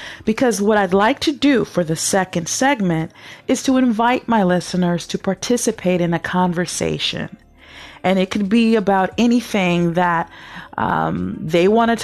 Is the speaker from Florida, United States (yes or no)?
no; Toledo, Ohio, United States; I grew up here in Toledo, born and raised.